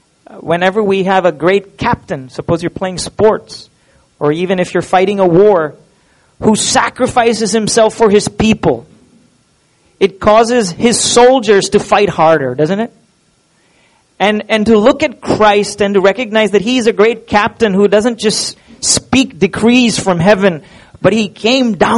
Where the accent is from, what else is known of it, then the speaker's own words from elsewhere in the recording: Pune, Maharashtra, India; now in Goa, India; I came from Pune, okay? You'll have to forgive me, with concrete jungles.